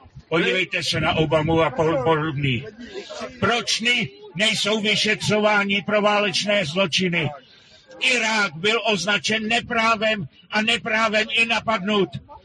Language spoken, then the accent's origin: Czech; Aš, Karlovy Vary Region, Czechia; Já jsem vyrůstal v Aši do 21 let.